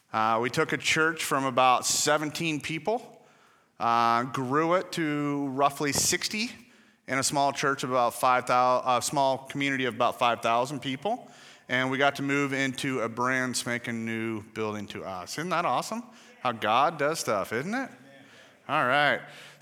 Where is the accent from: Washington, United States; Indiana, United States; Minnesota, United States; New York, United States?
Washington, United States; Lynden; I grew up over in Linden about 15 years ago. Gosh, no, it's longer than that. It's too long ago. So 16, 17 years ago, I moved over to Wenatchee area.